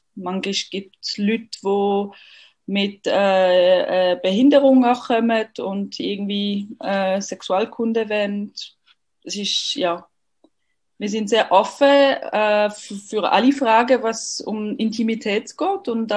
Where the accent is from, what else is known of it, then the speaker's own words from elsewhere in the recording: Lausanne, Vaud, Switzerland; accent: French; German is a second language; ich bin aus Lausanne ursprünglich, deswegen mein französischer Akzent auch noch. Ich bin 40 Jahre alt